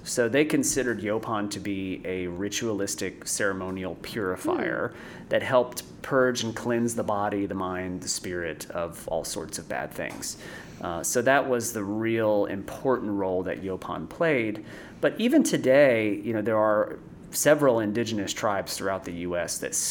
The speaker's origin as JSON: {"language": "English", "town": "New Smyrna Beach", "region": "Florida", "country": "United States", "said": "Yeah, so I mean, I'm from New Smyrna Beach. We're salty people."}